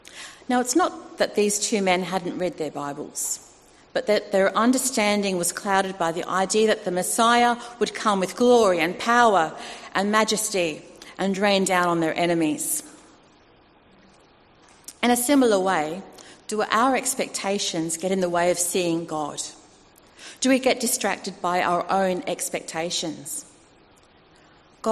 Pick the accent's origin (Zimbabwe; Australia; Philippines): Australia; accent: Australian; I'm slowly regaining my Australian accent, as you can tell, I'm told. And with that, I'm picking up Australian phrases, some new, some old, and some that I'd be better off not rekindling.